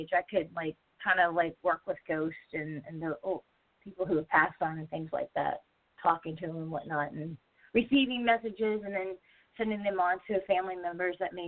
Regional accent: Williamsburg, Virginia, United States; I grew up in Williamsburg.

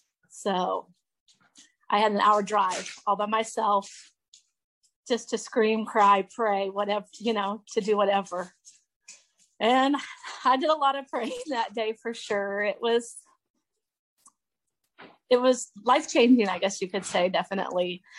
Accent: McPherson, Kansas, United States; I'm from McPherson, Kansas. I have six children.

